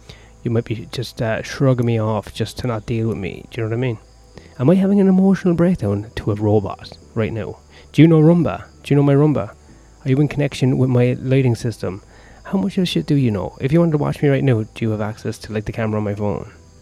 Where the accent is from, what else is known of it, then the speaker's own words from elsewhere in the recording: Ireland; accent: Irish; my accent. I'm from Ireland.